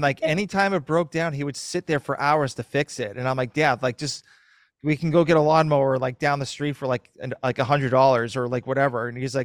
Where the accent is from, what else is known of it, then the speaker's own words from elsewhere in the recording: Massachusetts, United States; now in Gainesville, United States; So I am a transplant. I'm from Massachusetts and moved down to Gainesville.